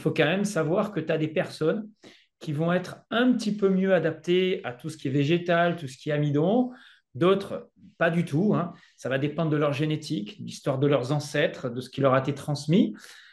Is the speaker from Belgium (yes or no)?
no; Provence-Alpes-Côte d'Azur, France; l'été, moi je viens de la Provence